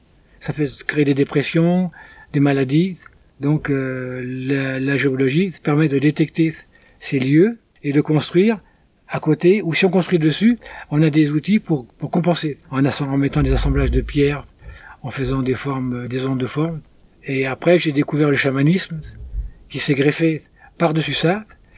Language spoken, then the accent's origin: French; Argenteuil, Île-de-France, France; born there; moved away as an adult; also born or lived in Ariège; je viens alors physiquement d'Île-de-France, à côté de Paris, je suis né à Argenteuil, après, et énergétiquement, je pense que je viens d'ailleurs